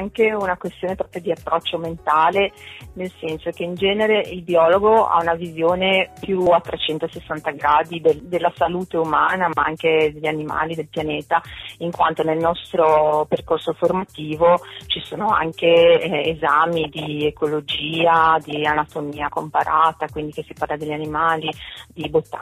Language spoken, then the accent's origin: Italian; Genoa, Liguria, Italy; io sono una genovese, nata, cresciuta e vissuta sempre a Genova.